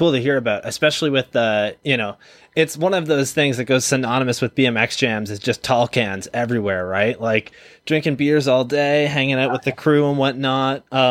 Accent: Kitchener, Ontario, Canada; I've only ever done them in my hometown, which is Kitchener, Ontario.

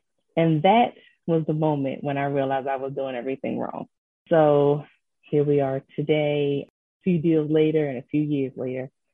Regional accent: Baltimore, Maryland, United States; I am a Baltimore native, so I'm from the Baltimore area.

